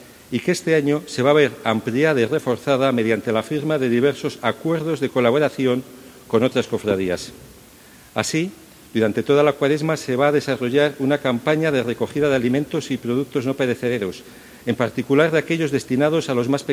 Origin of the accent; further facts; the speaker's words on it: Valladolid, Castile and León, Spain; creo que para la mayoría de los que somos de Valladolid representa uno de los momentos cumbres de la Semana Santa